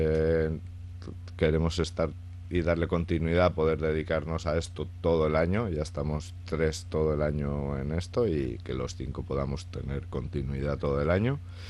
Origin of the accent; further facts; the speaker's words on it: Aragon, Spain; now in Basque Country, Spain; yo vengo de Aragón, de haber formado ahí mi empresa y todo